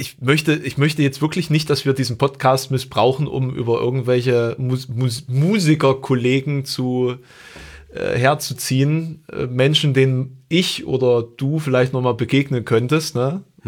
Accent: eastern Germany, Germany; ich komme ja auch aus dem Osten, ne? Das möchte ich ja nochmal erwähnen, auch wenn ich kein DDR-Kind bin, aber diese Art und Weise des Aufwachsens ist natürlich trotzdem durch die Ostsozialisierung geprägt.

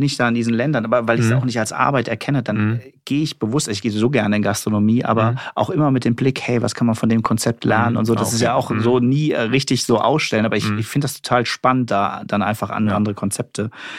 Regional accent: Kassel, Hesse, Germany; Und ich komme aus Nordhessen, Kassel habe ich damals schon gewohnt.

